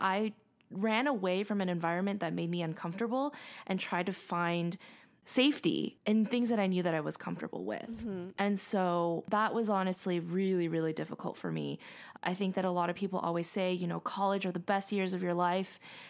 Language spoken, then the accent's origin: English; Arcadia, California, United States; You know, I grew up in Arcadia.